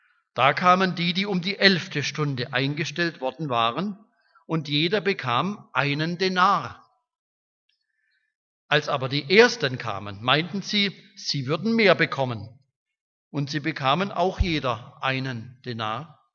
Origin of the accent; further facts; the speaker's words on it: Pforzheim, Baden-Württemberg, Germany; ich komme aus Pforzheim, war schon beim Männertreffen vorgestern